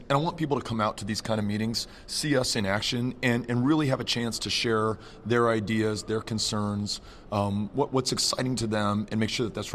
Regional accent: United States; You know, I think just as an American, I want to support people in Alabama

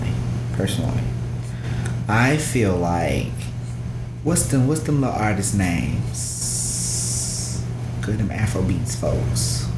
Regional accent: the South, United States; as a Southerner, okay, as someone born and raised and bred in the South, I'm offended.

